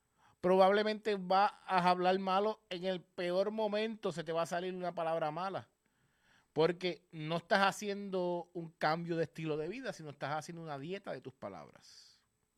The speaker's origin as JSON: {"language": "Spanish", "country": "Puerto Rico"}